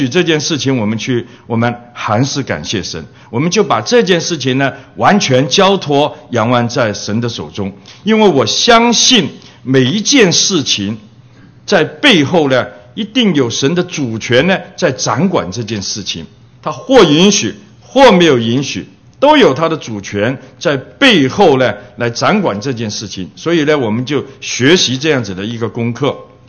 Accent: Hong Kong; now in United States; 我来美国的签证因为我是从小在香港长大，所以呢签证是用香港护照

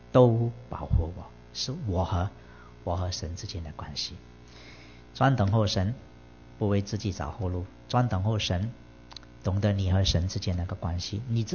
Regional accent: Kuala Lumpur, Federal Territory of Kuala Lumpur, Malaysia; 但是拿回来不够几个月，我就要从吉隆坡搬

